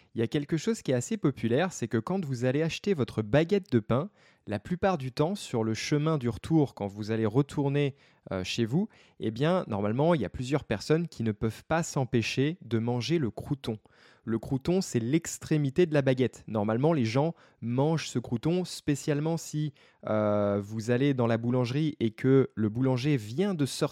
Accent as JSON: {"language": "French", "country": "France", "said": "c'est très subjectif parce que je suis français."}